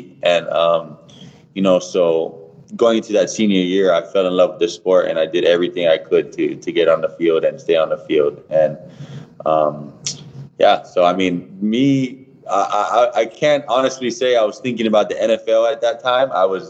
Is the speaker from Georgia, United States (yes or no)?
no; Hawaii, United States; also born or lived in Oahu; I was growing up in Big Island, and I boarded my first 2 years at Kamehameha, and then I was in Iolani